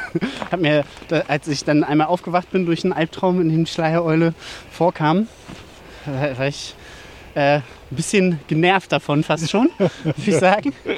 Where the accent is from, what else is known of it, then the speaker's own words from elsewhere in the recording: Dedensen, Lower Saxony, Germany; Und zwar bin ich ja hier in Döteberg aufgewachsen